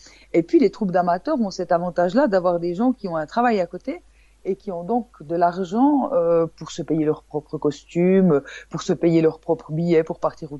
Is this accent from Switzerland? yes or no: yes; Switzerland; en plus je venais de Suisse, ce qui faisait qu'avec ça tu faisais d'une pierre trois coups, tu avais quelqu'un qui venait de l'étranger